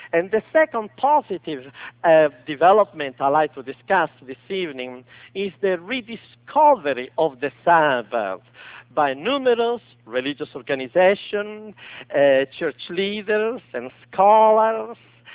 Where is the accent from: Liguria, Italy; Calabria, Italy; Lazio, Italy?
Lazio, Italy; Rome; English is a second language; moved away as an adult; I grew up in Rome, Italy, a stone throw from the Vatican wall. And under the shadow of the Vatican, I spent the first 20 years of my life.